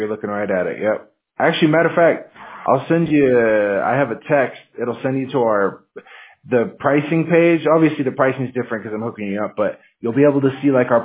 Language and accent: English; Washington, United States; I'm from Washington, but still California.